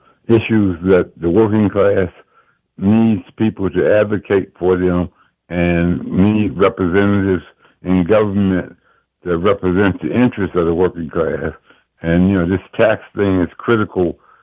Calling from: Fort Washington, Maryland, United States; I'm from Fort Washington, Maryland.

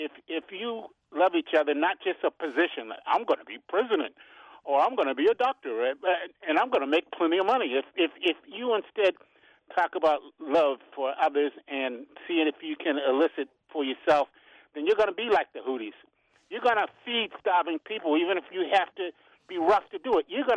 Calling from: Upper Marlboro, Maryland, United States; from Upper Marlboro, Maryland. How you doing?

